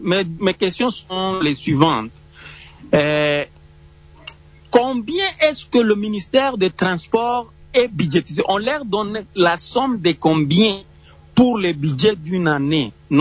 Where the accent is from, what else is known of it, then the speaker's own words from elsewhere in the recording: Fungurume, Lualaba, DR Congo; je vais donner l'exemple pratique d'ici chez nous à Fungurume. Dans les anciens temps, On quittait Fungurume pour Lubudi, on prenait les trains